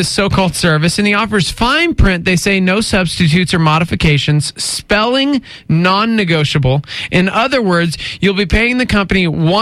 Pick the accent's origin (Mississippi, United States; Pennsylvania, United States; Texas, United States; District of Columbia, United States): Texas, United States; Lubbock; born there; Hey, I was born in Lubbock, Texas, so